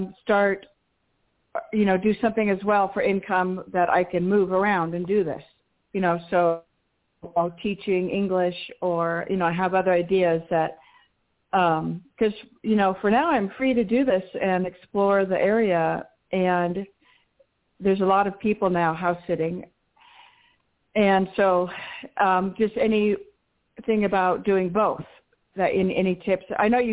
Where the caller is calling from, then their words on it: Colorado, United States; now I'm calling from Colorado.